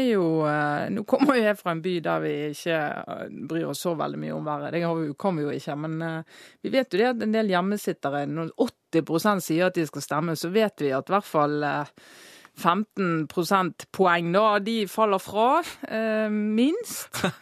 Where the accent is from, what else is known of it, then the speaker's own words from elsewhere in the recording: Bergen, Vestland, Norway; Jeg kommer jo fra Bergen